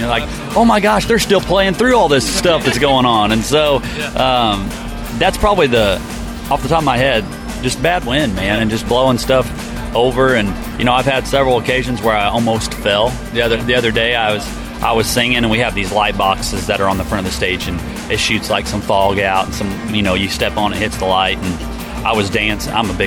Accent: Illinois, United States; And I'm originally from Illinois, yeah. Southern Illinois. So it's like a hometown show almost.

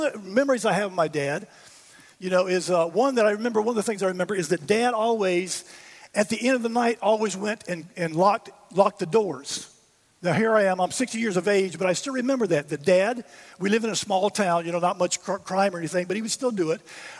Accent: the South, United States; My dad is a pastor, so in the church world, and we grew up in the South, he still lives in Tennessee.

